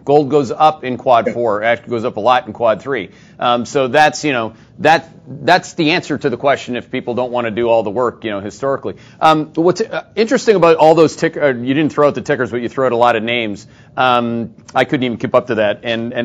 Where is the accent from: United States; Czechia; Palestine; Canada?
Canada; I'm Canadian.